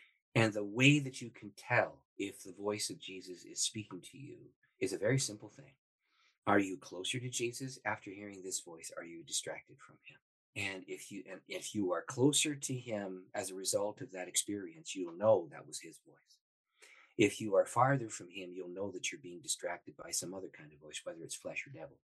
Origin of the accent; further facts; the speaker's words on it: Canada; I'm Canadian.